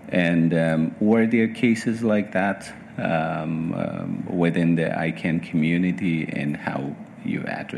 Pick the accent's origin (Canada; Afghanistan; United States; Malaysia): Afghanistan; I'm from Afghanistan.